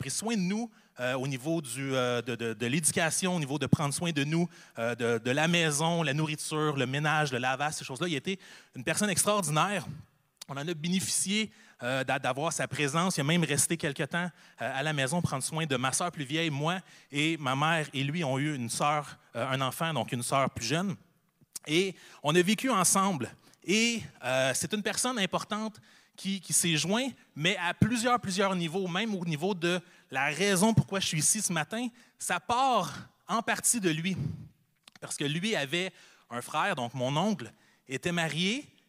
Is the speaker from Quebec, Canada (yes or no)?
no; Nova Scotia, Canada; born there; je suis né en Nouvelle-Écosse. Mes parents se sont rencontrés sur la base militaire de Nouvelle-Écosse.